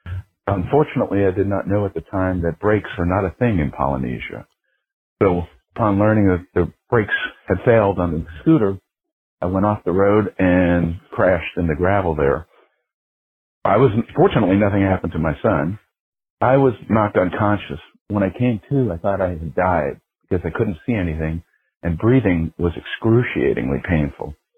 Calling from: California, United States

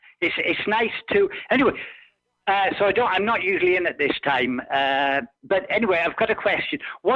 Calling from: Altea, Valencian Community, Spain; on the Costa Blanca.

